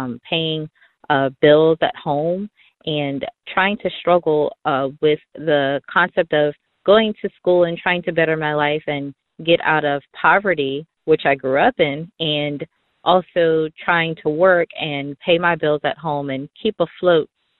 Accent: Baton Rouge, Louisiana, United States; I'm from Baton Rouge, Louisiana.

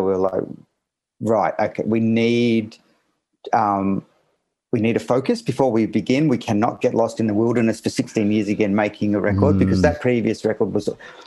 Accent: Australia; I'm male, I'm Australian, I'm a musician

